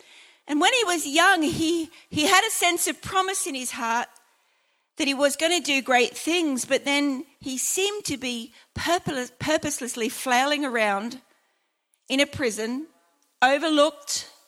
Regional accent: Australia; as an Australian

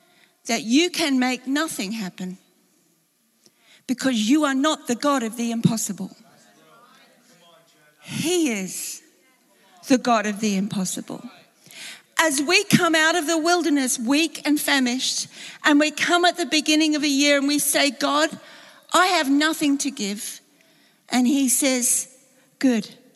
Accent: Australia; which in my heart, as an Australian that was brought up on a lovely beach, makes me feel very relaxed.

